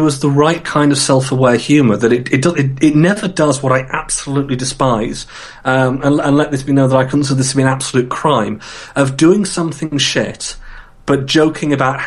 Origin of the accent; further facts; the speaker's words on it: England, United Kingdom; because obviously I'm English.